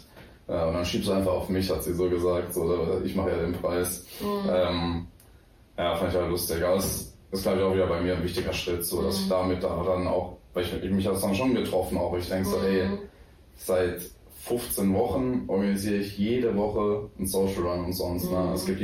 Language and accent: German; Freiburg, Baden-Württemberg, Germany; Also, ich komme auch so aus Freiburg, aus dem Dorf.